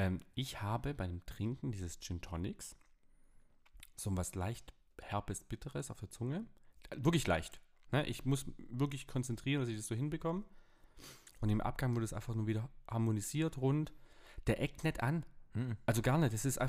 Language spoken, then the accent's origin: German; Markgröningen, Baden-Württemberg, Germany; Ich komme aus Markgröningen bei Stuttgart und cool.